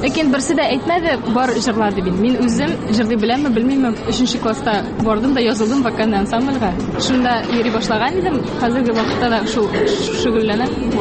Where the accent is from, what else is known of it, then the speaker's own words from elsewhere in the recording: Aznakayevo, Tatarstan, Russia; Мин үзем Азнакай шәһәрендә тудым.